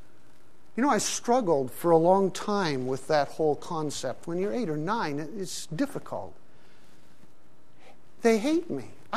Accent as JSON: {"language": "English", "town": "Larkana", "region": "Sindh", "country": "Pakistan", "tie": "born or raised there", "said": "I grew up in Pakistan. When I was 8 or 9 years of age, my brother and I were out riding our bikes on some of the dusty streets. We were living in a large city, the city of Larkana at that time."}